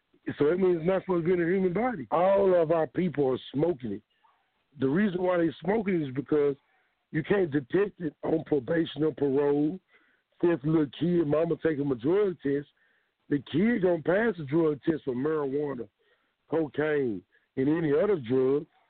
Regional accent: Fort Worth, Texas, United States; I'm from Fort Worth, Texas

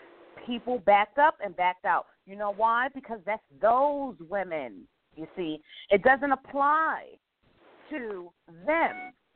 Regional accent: New York City, New York, United States; now in Nashville, United States; Now, I'm from New York City, but I live in Nashville area.

